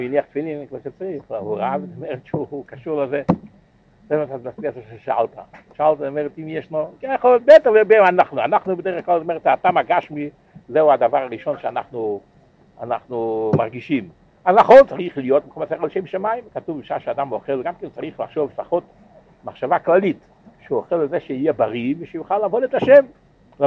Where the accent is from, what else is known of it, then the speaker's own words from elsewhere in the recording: France; זה היה בצרפת, אני בא מצרפת.